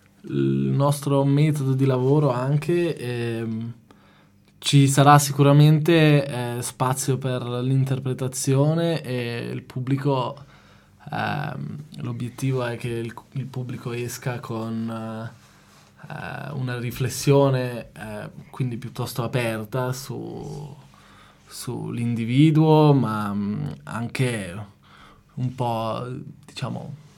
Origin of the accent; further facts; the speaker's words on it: Lugano, Ticino, Switzerland; also born or lived in Lausanne; siamo ticinesi, siamo cresciuti, cioè io sono cresciuto a Lugano e poi ho fatto i miei studi di ingegneria a Losanna, sono stato 7 anni a Losanna